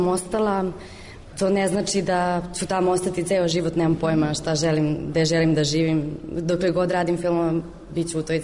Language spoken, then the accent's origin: Serbian; Kladovo, Bor District, Serbia; also born or lived in Belgrade / Romania; otišla sam u Rumuniju, jednostavno, otišla sam na nedelju dana, a ostala 13 godina. Odrasla sam u Kladovu, a upisala sam pravni u Beogradu